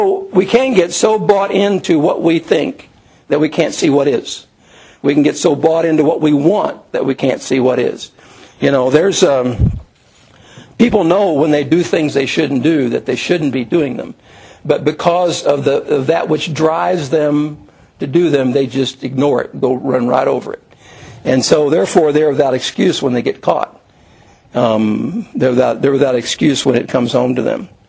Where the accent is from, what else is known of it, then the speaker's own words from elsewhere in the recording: Owensboro, Kentucky, United States; born there; also born or lived in Louisville, United States; I was born in Owensboro, Kentucky.